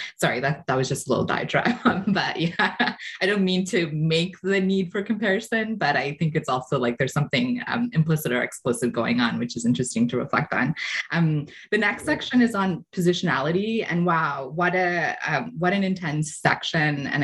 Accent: Canada; I think as Canadian scholars, we're located and based here in whatever geography

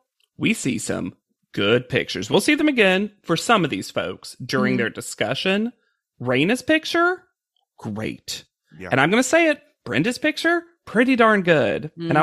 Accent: the South, United States; as a Southerner, do I think Southerners are better people? Yes.

